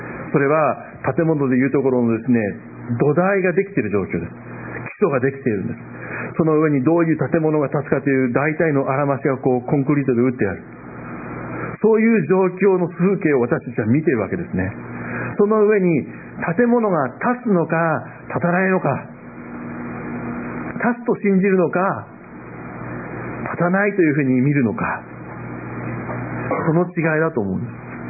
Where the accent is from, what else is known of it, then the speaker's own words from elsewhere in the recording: Aichi, Japan; 私の地元の愛知県にですね、私の近くに、家の近くに本当に広い広い土地がありました。